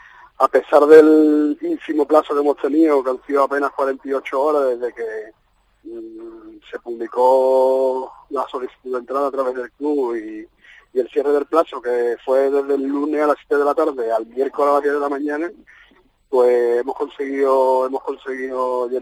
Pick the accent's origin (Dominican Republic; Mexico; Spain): Spain; somos españoles